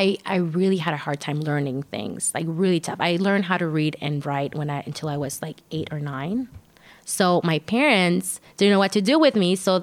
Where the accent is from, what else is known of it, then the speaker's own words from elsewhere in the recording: Tijuana, Baja California, Mexico; I grew up in Tijuana. And Tijuana is a big town, but becomes a small town because people from there, and I like that, hang out with the same friends since they were five.